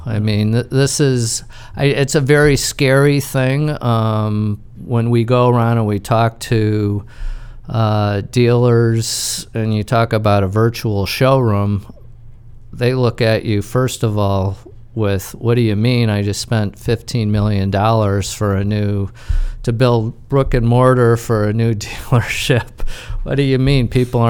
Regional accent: Detroit, Michigan, United States; moved away as an adult; I grew up in Detroit around nothing but cars.

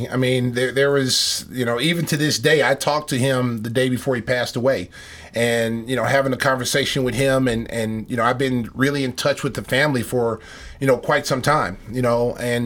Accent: Oklahoma, United States; And, you know, growing up in Oklahoma, you know, Oklahoma is a football state.

